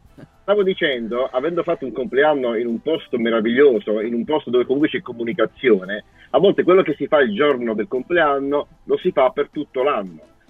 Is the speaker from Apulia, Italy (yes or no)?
yes; Bari, Apulia, Italy; accent: alto tesino; Io sono ho l'accento alto tesino, sono di Bari.